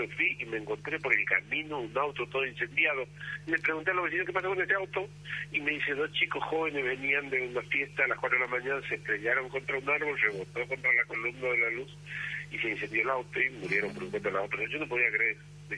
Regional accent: Saladas, Corrientes, Argentina; yo soy de la tierra de San Martín, para que usted tenga idea, soy de Corrientes, soy de la tierra de Cabral, nací en Salada es el lugar donde nació Cabral, y es mi amor, son los dos lugares de mis amores

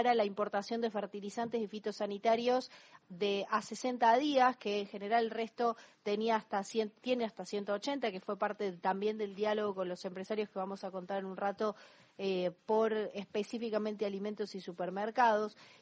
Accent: Argentina; Yo como argentina también digo

